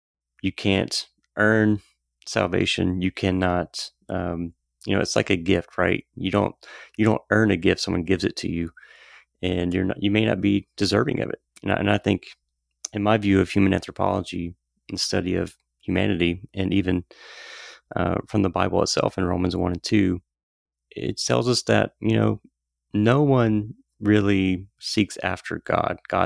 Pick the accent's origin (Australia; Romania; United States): United States; Mississippi; And I grew up in the South in Mississippi. I'm a Southern boy and born and raised here in Central Mississippi, and came from a different upbringing.